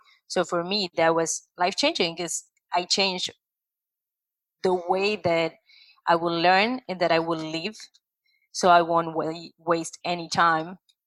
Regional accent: Uruguay; And I'm from Uruguay, so that's South America.

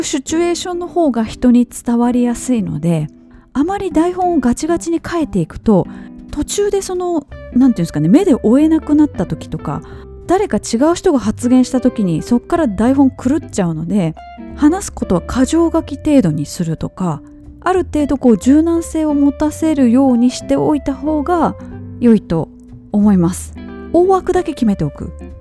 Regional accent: Kansai, Japan; 日本語の発音等に関しても、まあ関西出身なので、イントネーションがちょっとねおかしかったりすることもあるとは思うんですけれども

